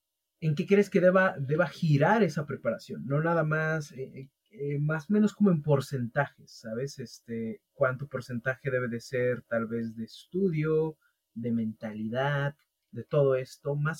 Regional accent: Colombia; No, pues es que yo soy de Colombia.

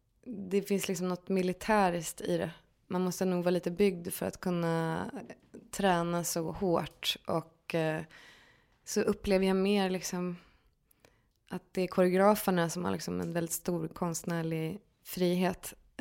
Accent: Härnösand, Västernorrland County, Sweden; also born or lived in Gothenburg; Ja, men, och sen kom jag till Härnösand så att det, när jag var 5.

